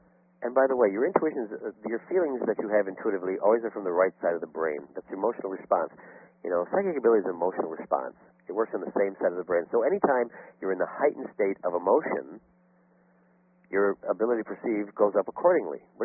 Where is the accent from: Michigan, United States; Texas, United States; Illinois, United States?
Illinois, United States; Chicago; I grew up in the Chicago area. Actually, I grew up in the city of Chicago in a little Italian neighborhood in Chicago called the Taylor Street area.